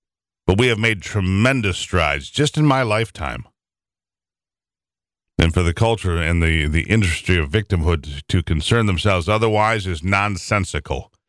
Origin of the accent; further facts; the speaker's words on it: United States; born there; Being an American is the greatest honor of my life. Being born here